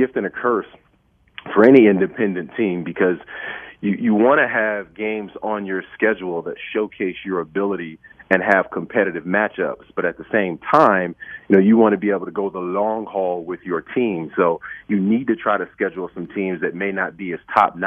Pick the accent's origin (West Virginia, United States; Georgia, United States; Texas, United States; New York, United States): Georgia, United States; Atlanta; you know, I'm from Georgia, grew up in Atlanta, so I'm a huge UGA follower.